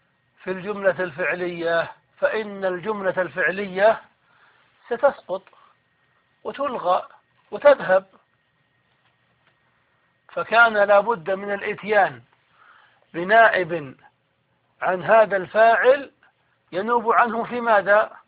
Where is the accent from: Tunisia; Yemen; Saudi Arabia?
Saudi Arabia; نحن عندنا في السعودية نسميها العمدة